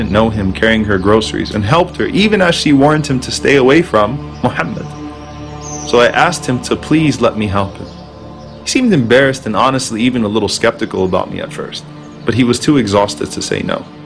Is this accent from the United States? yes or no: yes; United States; I paused and said, "I'm an American, a Muslim American."